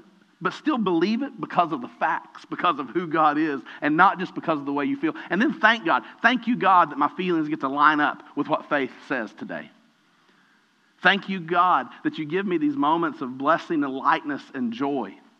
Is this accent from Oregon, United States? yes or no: no; Kentucky, United States; I was raised in Eastern Kentucky.